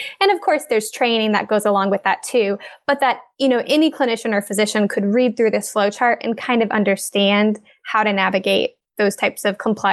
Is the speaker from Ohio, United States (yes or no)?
yes; Columbus, Ohio, United States; I'm a speech pathologist. Born and raised in Columbus, Ohio, and I now work in Columbus for a large hospital system.